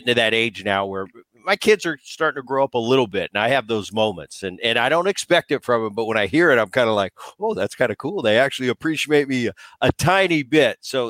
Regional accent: Philadelphia, Pennsylvania, United States; moved away; also born or lived in Anaheim; I grew up in Philadelphia around Veterans Stadium, later moved. My dad got traded to the Angels, so I was running around Anaheim Stadium for years.

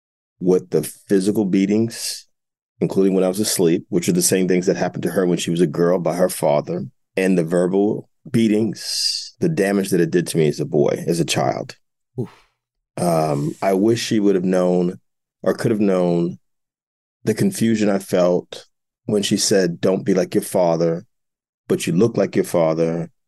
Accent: Jersey City, New Jersey, United States; I got a whole system, a Yael Van Zandt, in place for my mother in my hometown of Jersey City.

